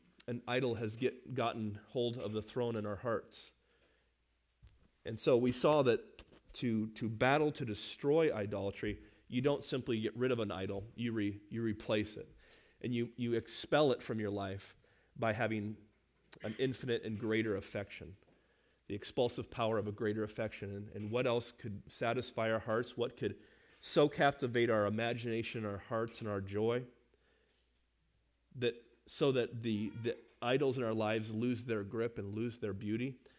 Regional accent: Iowa City, Iowa, United States; I grew up in Iowa City.

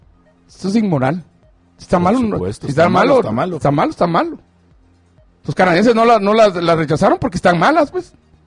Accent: Guatemala; yo creo que ante todo soy guatemalteco

